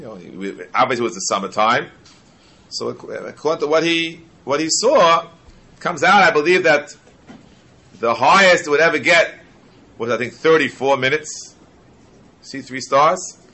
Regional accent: New York City, New York, United States; born there; I'm a big New Yorker. I was born in New York. My father's born in New York. I love New York.

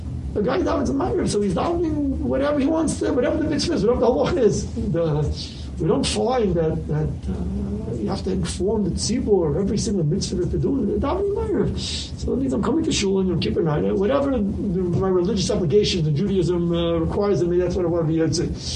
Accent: Riverdale, New York, United States; I grew up in Riverdale, so I used to daven Yom Nerun in Shiva's towels in Riverdale.

